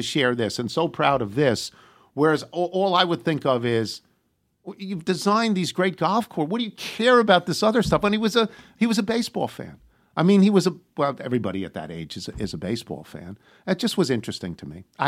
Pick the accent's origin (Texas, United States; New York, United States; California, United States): New York, United States; and I said, well, I'm from Long Island, and we started talking about the Brooklyn Dodgers and the New York Giants